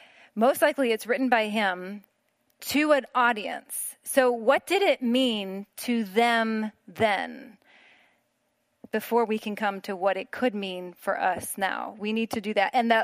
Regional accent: Chicago, Illinois, United States; now in Philadelphia, United States; I'm from Chicago. I'm Midwestern. So I read scripture through that lens. And moving to Philadelphia opened my eyes to some other frameworks that East Coast people have that are different.

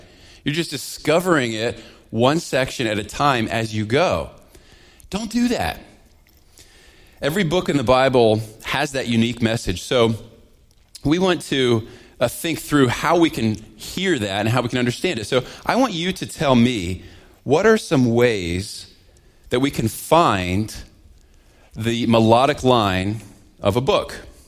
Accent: Pennsylvania, United States; Now, I grew up in southern central Pennsylvania, and right over the mountain from my hometown was Gettysburg and the Gettysburg battlefields.

